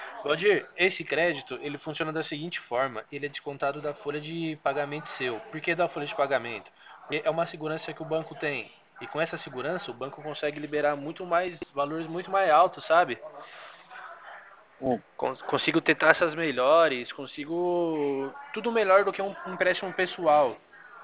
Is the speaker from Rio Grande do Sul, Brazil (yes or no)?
no; Atibaia, São Paulo, Brazil; Eu sou de Atibaia